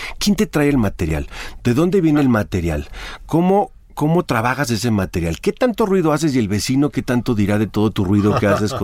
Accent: Jalisco, Mexico; yo de niño en los Altos de Jalisco

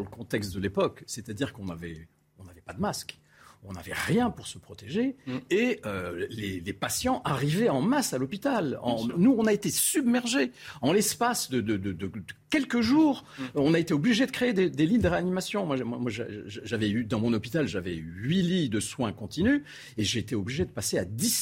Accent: Algeria; born there; moved away; moi je suis issu de l'immigration, puisque je suis algérien d'origine. Je suis né en Algérie quand elle était colonie française, et puis je suis venu en Algérie après.

